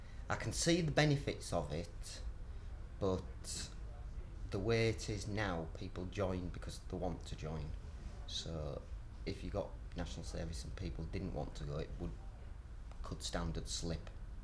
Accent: Hull, Yorkshire and the Humber, United Kingdom; I'm 46, and I'm from Hull in Yorkshire.

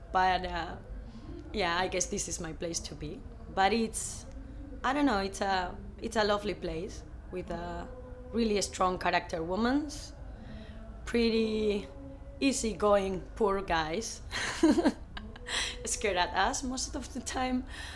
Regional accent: Vitoria, Basque Country, Spain; English is a second language; Yeah, I'm originally from Basque Country, that is the north of Spain. And Vitoria, where I live, it's a tiny city that I love

